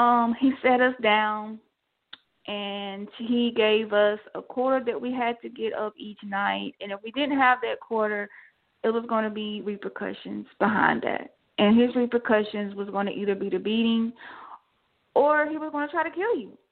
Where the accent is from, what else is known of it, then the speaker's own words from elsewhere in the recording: Chicago, Illinois, United States; because I came literally from Chicago, and I had a mouth like it was no other.